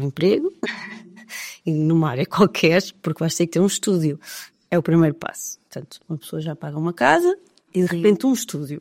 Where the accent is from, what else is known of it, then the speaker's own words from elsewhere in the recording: Coimbra, Centro, Portugal; eu sou de Coimbra, fiz lá o secundário